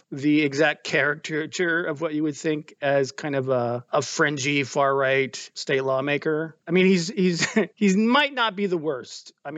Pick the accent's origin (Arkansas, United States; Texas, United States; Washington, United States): Texas, United States; You know, I'm from Texas. I grew up here. I live here now.